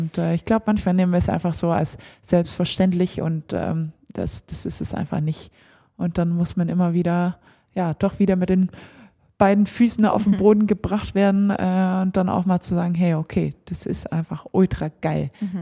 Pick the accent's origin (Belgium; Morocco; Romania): Belgium; aber ja eigentlich gebürtige Belgierin bin, wo Handball fast nicht existiert.